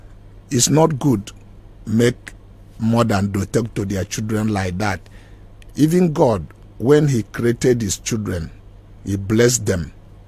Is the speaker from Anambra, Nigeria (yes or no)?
yes; Nnewi, Anambra, Nigeria; So I went to the bush and I was praying and tell Mary to come for Newi, my hometown.